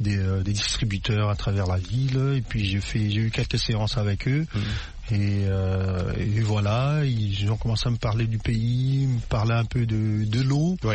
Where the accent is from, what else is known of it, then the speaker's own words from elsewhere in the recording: Kinshasa, DR Congo; je suis quinois, je suis né à Kin, et connaissant un peu, ça faisait longtemps aussi, je suis rentré en 2018.